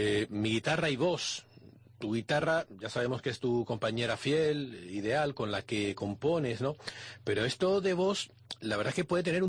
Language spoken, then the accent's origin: Spanish; Canary Islands, Spain; accent: Canarian; nosotros somos canarios, ceseamos, no pronunciamos